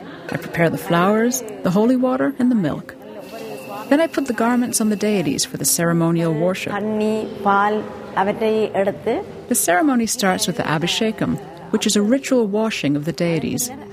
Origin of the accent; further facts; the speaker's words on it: Northern Province, Sri Lanka; moved away as an adult; now in Switzerland; I come from the Jaffna district in Sri Lanka. When I came to Switzerland 30 years ago, there was no place of worship for us.